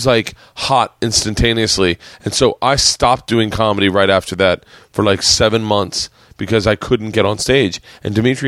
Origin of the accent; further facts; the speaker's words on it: Tallahassee, Florida, United States; And I was like, I'm from Tallahassee. I'm from a very small town in the South.